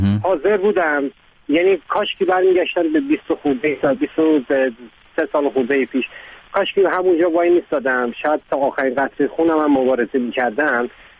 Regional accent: Iran; moved away; تجربه من 23 سال پیش از ایران اومدم بیرون به خاطر مسئله سیاسی که داشتم. و اون موقع خب سنم خیلی کمتر بود،

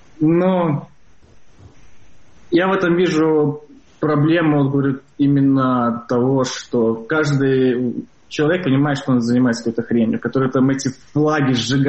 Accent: Belarus; Никогда не думал, что когда-то, ну, вот я буду так гордиться, что я белорус.

